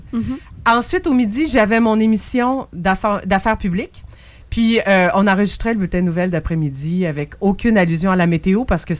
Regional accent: Jonquière, Quebec, Canada; Moi, je suis une fille de Jonquière. J'ai grandi au Saguenay

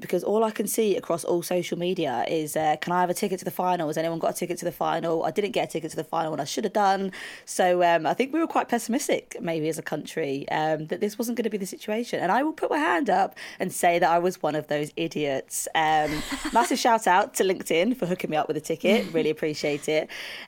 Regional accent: United Kingdom; we're British

